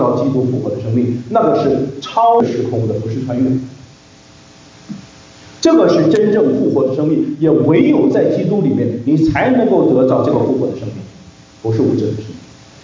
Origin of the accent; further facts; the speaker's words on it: China; 那我一说鬼魂，我们中国人都知道了啊